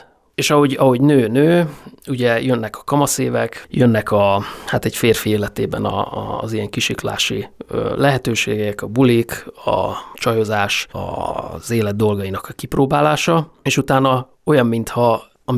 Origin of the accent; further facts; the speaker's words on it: Budapest, Hungary; also born or lived in Fót; Fűzfő és katolikus felmenőim voltak. De az első évemet Fóton töltöttem, és utána mi Pestre költöztünk az 5. kerületbe, tehát én abszolút belvárosi, kötődésű, szemléletű, mentalitású embernek vallom magam, ezért is szeretek Pesten élni